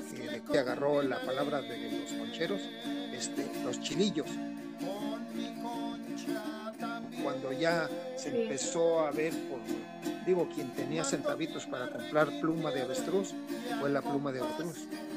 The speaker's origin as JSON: {"language": "Spanish", "country": "Mexico", "said": "ya no nos quiere interesar tanto el historial de dónde venimos nosotros como mexicanos"}